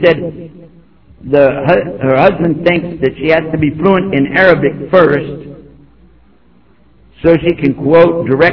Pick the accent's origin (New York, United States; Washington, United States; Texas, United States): Texas, United States; I came from Texas. Anybody been to Texas?